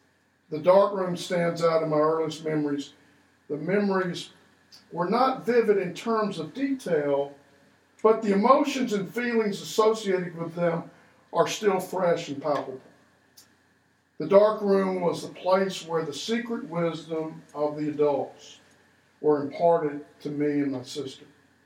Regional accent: Mississippi, United States; born there; and I had experienced the same kind of fear much earlier than Charles because I was born in Mississippi.

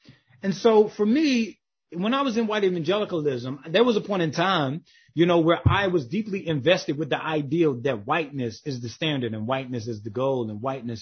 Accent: the South, United States; I was raised in the Black rural South, but I ended up going to Clemson

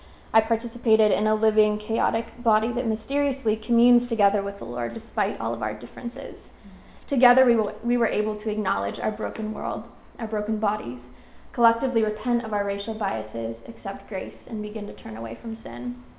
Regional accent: Los Gatos, California, United States; So I grew up in Los Gatos, California, where Rachel was also.

